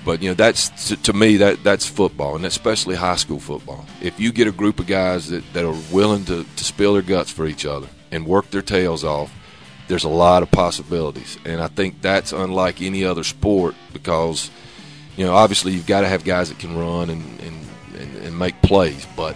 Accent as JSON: {"language": "English", "region": "North Carolina", "country": "United States", "said": "I'm from North Carolina. I'm I'm from Catawba County. Went to high school at Newton Conover High School."}